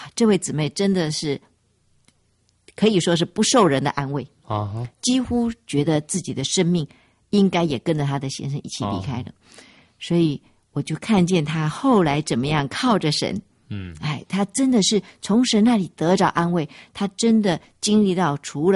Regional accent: China; 我们中国人就讲到生离死别嘛哈

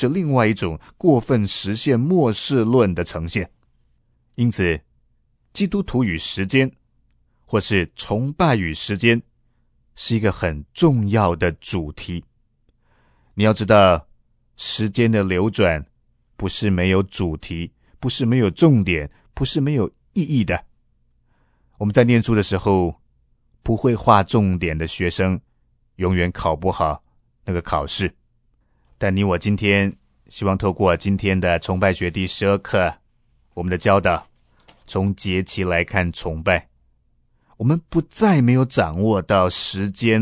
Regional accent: China; 农历新年是我们中国人的特色，但通常我们受到西风东渐，受到西方文化的影响

